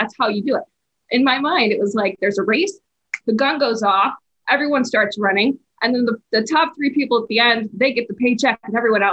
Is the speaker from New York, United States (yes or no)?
yes; Rochester, New York, United States; But then, okay, so I grew up in Rochester, New York.